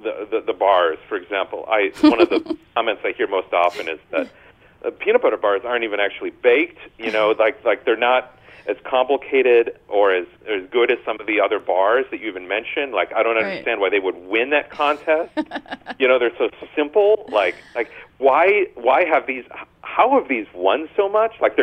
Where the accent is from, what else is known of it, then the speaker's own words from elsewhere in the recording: Hastings, Minnesota, United States; Like, there's even going to be a brewer in my hometown this year. They're opening